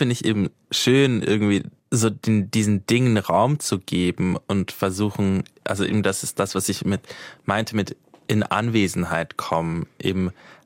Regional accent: Switzerland; Aber also bei uns in der Schweiz gab es auch schon wieder so einen Vorstoß der Rechten.

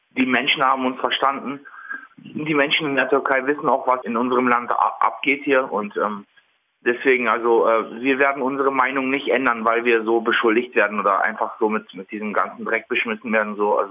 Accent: Berlin, Germany; born there; ich kenne meine Roots, ich weiß, wo ich herkomme. Ich bin ein gebürtiger Berliner Türke sozusagen

